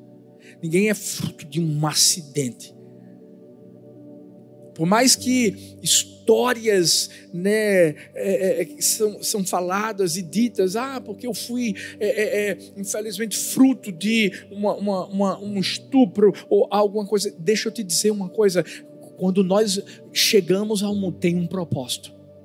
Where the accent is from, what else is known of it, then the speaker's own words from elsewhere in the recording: Brazil; now in Orlando, United States; nós que somos brasileiros